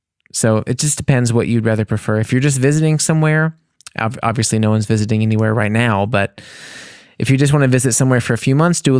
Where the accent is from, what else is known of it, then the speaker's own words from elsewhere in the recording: United States; And then for me as an American, I see it as like an opportunity to like pig out on buttery meats